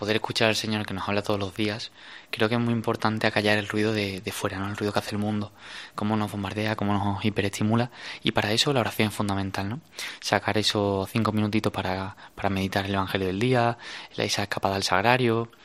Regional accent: Seville, Andalusia, Spain; es un joven de 26 años, soy de Sevilla y me he criado en un ambiente católico, he ido a colegio católico y bueno, en Sevilla pues iba a misa diaria

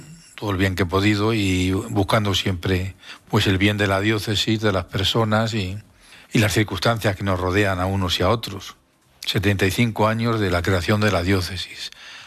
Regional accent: Toledo, Castilla-La Mancha, Spain; Bien. Ha sido siempre mi tierra, mi casa.

